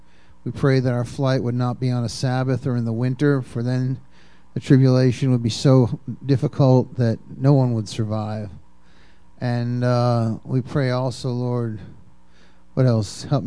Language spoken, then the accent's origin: English; Massachusetts, United States; I come from Massachusetts, and I've been to Martha's Vineyard 100 times